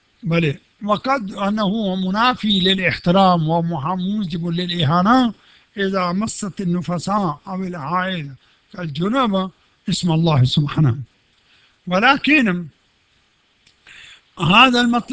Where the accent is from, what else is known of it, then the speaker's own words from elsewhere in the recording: Pakistan; Arabic is a second language; مثلا هناك عندنا في باكستان